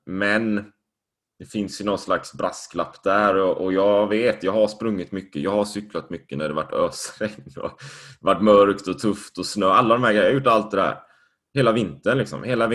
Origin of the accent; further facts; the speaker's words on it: Sweden; moved away; also born or lived in Spain; Med dels att få perspektiv till hur gjorde jag när jag var hemma i Sverige. Men också hur folk lever här nere.